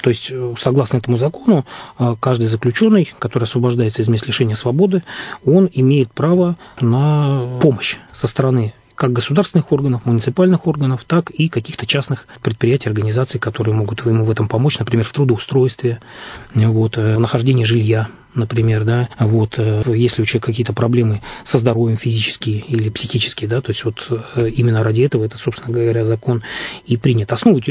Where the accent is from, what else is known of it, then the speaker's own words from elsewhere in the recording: Irkutsk Oblast, Russia; Ну и получается, вот я из Иркутской области был, 9 нас человек было.